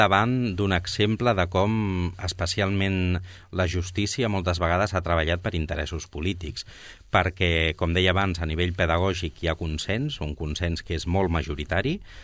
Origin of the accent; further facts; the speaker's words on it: Torre Romeu, Catalonia, Spain; a parlar amb la gent que va implementar el model d'immersió lingüística al meu barri, al barri de Torre Romeu